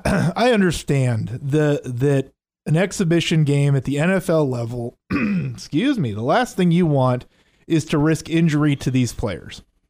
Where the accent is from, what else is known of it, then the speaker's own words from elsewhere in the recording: Seattle, Washington, United States; We mentioned earlier, I grew up in the Seattle area.